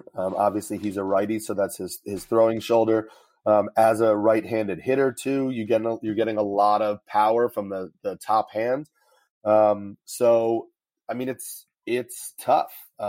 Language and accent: English; New York, United States; I'm from New York, so the Yankees are on all the time.